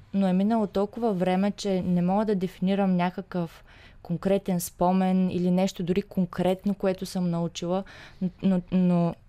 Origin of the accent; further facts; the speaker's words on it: Shumen, Shumen Province, Bulgaria; уроците са в София, а ние сме от Шумен